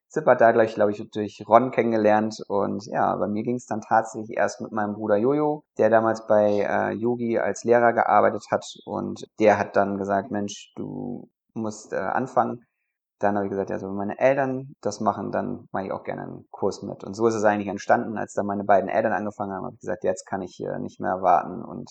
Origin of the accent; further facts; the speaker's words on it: Salmburg, Germany; 42 Jahre, verheiratet mit einem kleinen Kind. Ich bin hier in Salmburg am Strand eigentlich groß geworden.